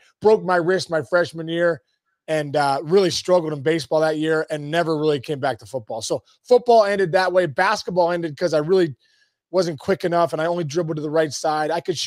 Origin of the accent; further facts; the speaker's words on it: Pittsburgh, Pennsylvania, United States; also born or lived in New Jersey; I grew up in Jersey. I was 5 years old when I moved to Pittsburgh. So I grew up in Pittsburgh, but you're right. But my family's from New York and New Jersey.